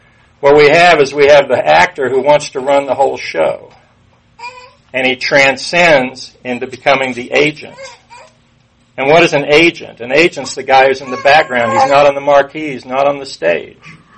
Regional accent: Atlanta, Georgia, United States; born there; I was born here in Atlanta in 1955. Well, born in Atlanta in Georgia Baptist Hospital.

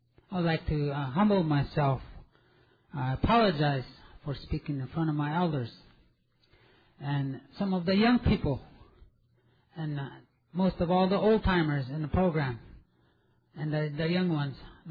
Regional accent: Rosebud, South Dakota, United States; also born or lived in St. Paul, Minnesota; I come from Rosebud, South Dakota, by way of St. Paul, Minnesota.

